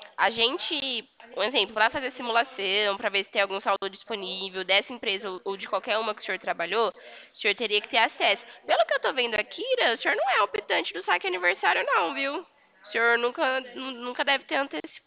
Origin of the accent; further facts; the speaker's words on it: São Carlos, São Paulo, Brazil; Sou aqui de São Carlos.